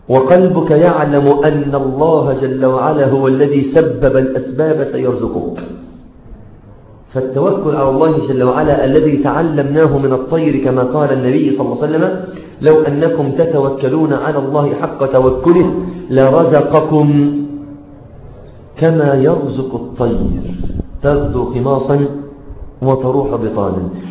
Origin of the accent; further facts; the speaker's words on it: Mansoura, Dakahlia, Egypt; أربعة صيادلة عندنا في المنصورة